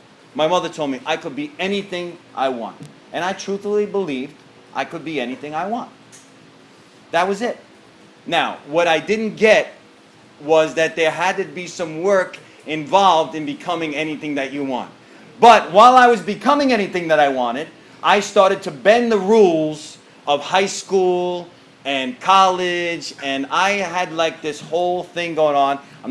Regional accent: Long Island, New York, United States; I'm from New York. I'm from Long Island, New York. I'm Italian-Jewish background. That means half my family's Italian and half my family's Jewish.

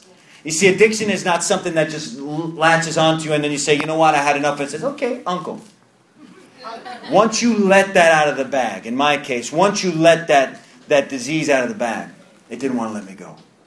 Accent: New York, United States; accent: New York; usually when I'm talking, it's like a New York accent.

